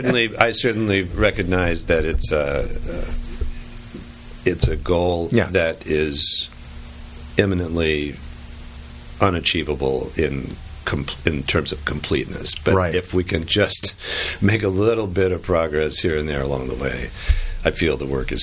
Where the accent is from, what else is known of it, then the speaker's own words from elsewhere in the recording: West Coast, United States; I grew up on the West Coast.